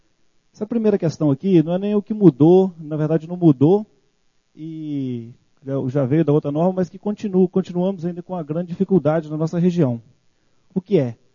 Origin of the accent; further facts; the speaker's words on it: Minas Gerais, Brazil; eu sou lá do leste de Minas, né? Mais precisamente da região de cafeicultura de montanha.